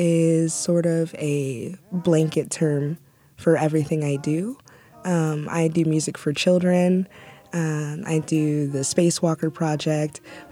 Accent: Fairfield, United States; also born or lived in Utah / Costa Rica; I mostly grew up in Fairfield, and I spent some time in Utah and Costa Rica when I was a teenager, and that shaped a lot of like my music.

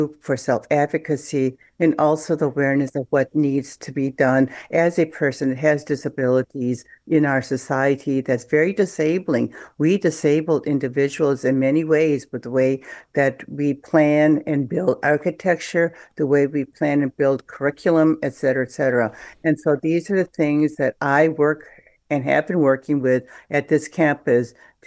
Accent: Midwest, United States; also born or lived in South Korea; I was born in South Korea, and so I was an orphan and was adopted to a Midwest couple in the United States.

